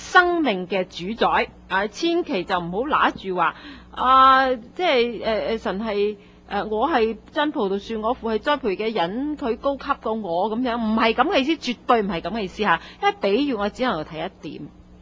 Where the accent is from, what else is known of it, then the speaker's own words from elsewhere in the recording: China; 啊，同我哋中国人对神嗰种观念咧，就真系相差好远。啊，我哋中国人咧系敬鬼神而远之